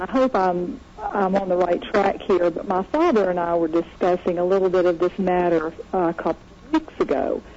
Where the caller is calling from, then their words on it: Lynchburg, Virginia, United States; But I'm calling from Lynchburg.